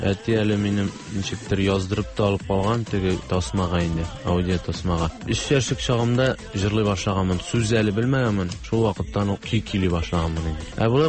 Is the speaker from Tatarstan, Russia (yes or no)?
yes; Buyirgan, Tatarstan, Russia; also born or lived in Almetyevsk / Kazan; Мен өзем Шаллы ягыннан инде Тукай районы Буйырган авылынан булам. Шунда туганмын, шунда үстем 15-16 яшка кадар. Аннан инде гомур юллары Элмет ягын алып китте.